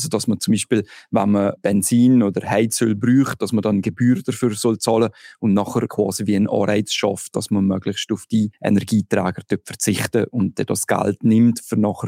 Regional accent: Valais, Switzerland; Ja, also so Naturereignisse kommen ja im Wallis relativ viel vor.

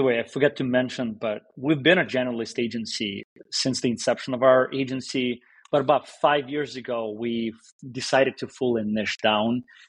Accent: Russia; moved away as an adult; now in United States; So I'm Russian. I came from Russia when I was 19.

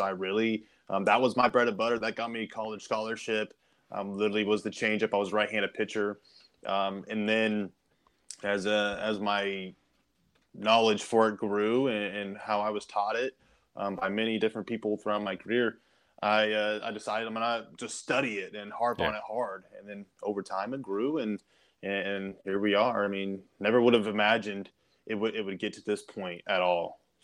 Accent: Kansas City, Kansas, United States; Yeah, so originally from Kansas City area, I grew up on the Kansas side.

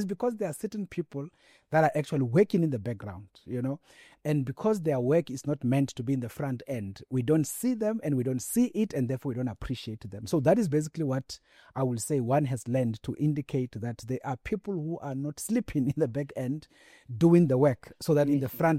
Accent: Skimini Village, Limpopo, South Africa; English is a second language; now in Gauteng, South Africa; I came from, you know, a village called Skimini Village in Limpopo.

